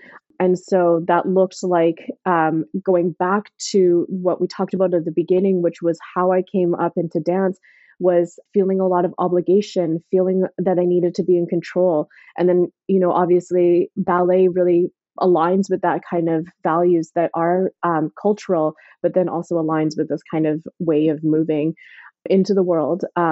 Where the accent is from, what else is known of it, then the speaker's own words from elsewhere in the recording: Port Moody, British Columbia, Canada; I grew up in Port Moody in a very white suburban neighborhood.